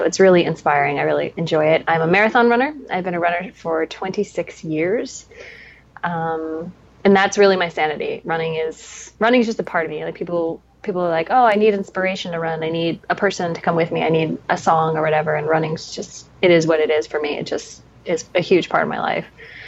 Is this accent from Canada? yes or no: no; Chicago, Illinois, United States; also born or lived in Colorado; now in New York City, United States; I grew up mostly in Chicago and Colorado, but I have East Coast roots and I've lived in New York City for I think 15 years now